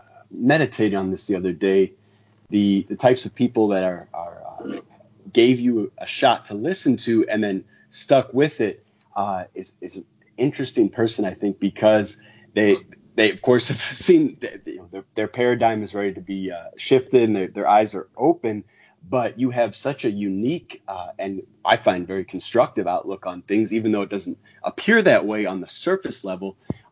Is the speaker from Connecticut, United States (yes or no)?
no; Chicago, Illinois, United States; now in Florida, United States; I'm from Chicago originally, so I really enjoyed this